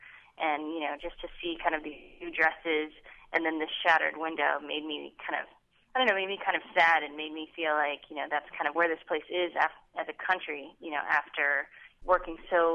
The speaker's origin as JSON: {"language": "English", "country": "United States", "said": "It's a little difficult because I am American, and they obviously ask me where I'm from"}